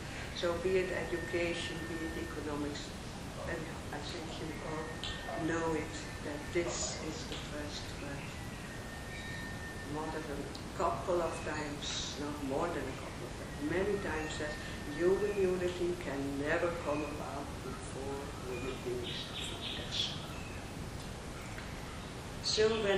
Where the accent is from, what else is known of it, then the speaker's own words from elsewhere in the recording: Netherlands; moved away; I'm also from the Schiavel in Warschau, originally from the Netherlands, more than 32 years ago.